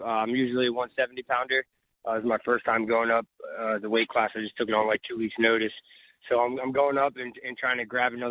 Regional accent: Marlton, New Jersey, United States; Yeah, I'm from Marlton, New Jersey, but my gym's in Washington Township, right in Sewell.

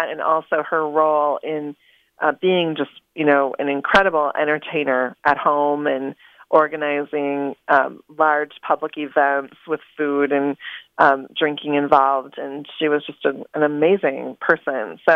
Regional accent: Merrill, Wisconsin, United States; like the man from my hometown area, from Merrill, Wisconsin

